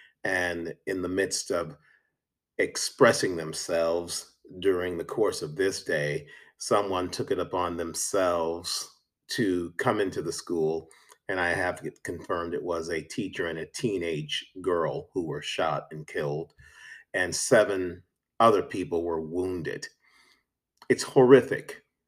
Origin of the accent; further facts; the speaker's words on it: St. Louis, Missouri, United States; I've been thinking today about my hometown of St. Louis, Missouri